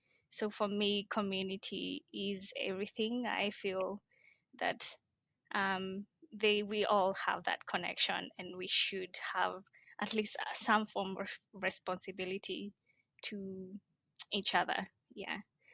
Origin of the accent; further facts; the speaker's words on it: Laikipia County, Kenya; So I was born and raised in Kenya, in a region called Laikipia, and it's in Kenya, it's mainly known for Mount Kenya, which is the second highest mountain in Kenya.